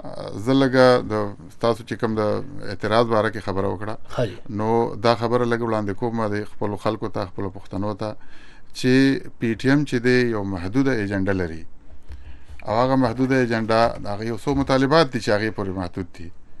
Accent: Afghanistan; now in Pakistan; وطن مې ټټو مې افغانستان دی ک جغرافي ته ور ده په پاکستان کې اوسېږم د پاکستان زما ملک دی

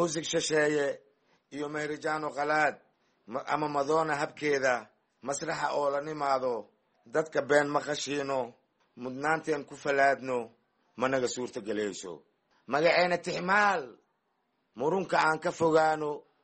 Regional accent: Jilib, Middle Juba, Somalia; born there; aniga waxaan ku dhashay Jilib

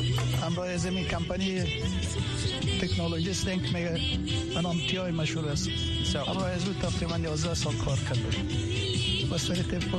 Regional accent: Afghanistan; now in United States; از افغانستان هستم. مدت 7 سال میشه که در امریکا آمدیم.

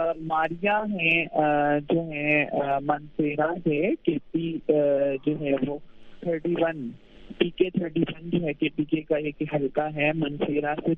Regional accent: Okara, Punjab, Pakistan; اوکاڑا سے لاہور سے 2 کلومیٹر دور جو ہے وہ یہ علاقہ ہے، یہ میرا آبائی علاقہ ہے.

